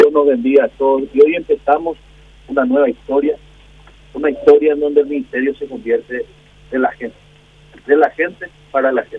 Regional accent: Arroyos y Esteros, Cordillera, Paraguay; A la dirigencia de mi departamento, la dirigencia de Cordillera, de mi pueblo de Arroyo y Esteros

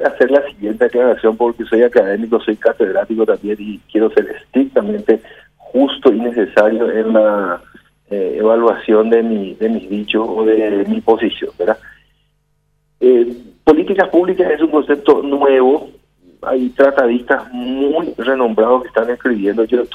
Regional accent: Paraguay

